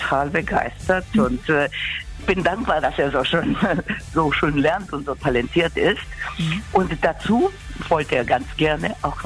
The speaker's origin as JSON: {"language": "German", "country": "Romania", "said": "Ja, ich habe mit 13 angefangen. Allerdings, ich komme aus Rumänien. Das war ein bisschen schwierig, da Rockmusik zu praktizieren."}